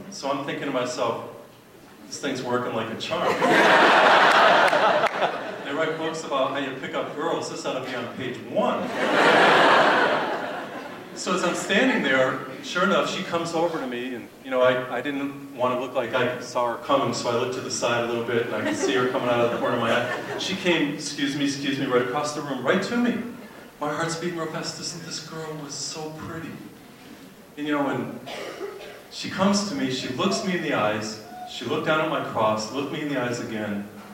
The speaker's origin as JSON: {"language": "English", "region": "New England", "country": "United States", "tie": "born or raised there", "said": "I grew up in New England. And I was born and brought up Catholic."}